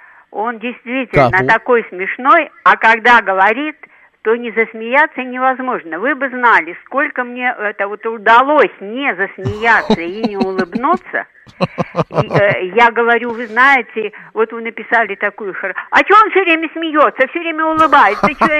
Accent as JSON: {"language": "Russian", "region": "Moscow", "country": "Russia", "said": "я из Москвы."}